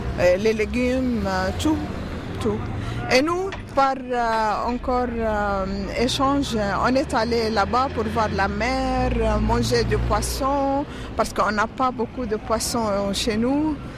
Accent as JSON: {"language": "French", "town": "Ramallah", "region": "West Bank", "country": "Palestine", "tie": "born or raised there", "said": "Je suis née à Ramallah. Et le lieu où j'ai habité, la maison de ma naissance, c'était une très très très belle maison. Une ancienne maison entourée d'un grand jardin avec des grands arbres de sapin."}